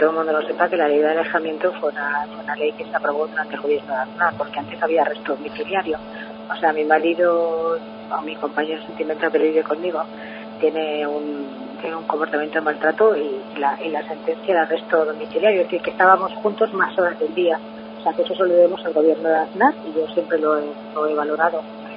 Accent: Salamanca, Castile and León, Spain; Yo quiero mucho a mi ciudad. Yo, además, donde voy, digo que estoy, pues soy de Salamanca.

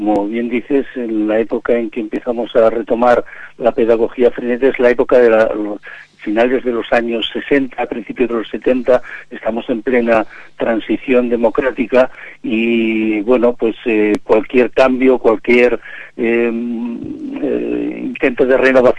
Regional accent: Ciudad Real, Castilla-La Mancha, Spain; moved away as an adult; now in Lleida, Spain; yo soy de Ciudad Real, pero cuando tenía 20 años o a punto de cumplir los 20 años, me vine a trabajar a Lérida, a Lleida, durante un año

